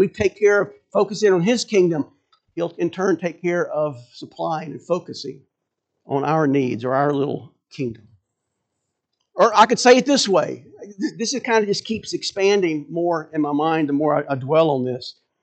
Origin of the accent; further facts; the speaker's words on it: Atlanta, Georgia, United States; When I was growing up in Atlanta, when we would go to downtown Atlanta